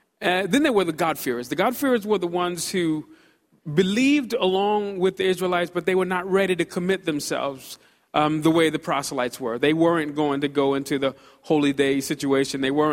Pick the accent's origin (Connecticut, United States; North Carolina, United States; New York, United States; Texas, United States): New York, United States; Brooklyn; When I was a kid growing up in Brooklyn, on summer days, sometimes it got really, really hot.